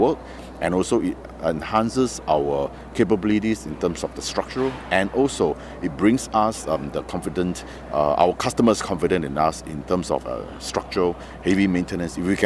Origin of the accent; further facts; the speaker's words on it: Singapore; now in Tianjin, China; It's exactly 6 years for me in Tianjin. I come from Singapore